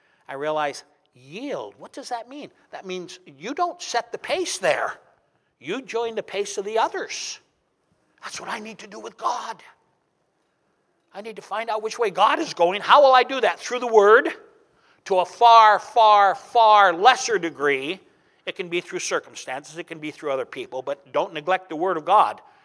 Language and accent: English; Anaconda, Montana, United States; And so we're driving, and I merge onto I-90, 6 miles outside of my hometown, Anaconda.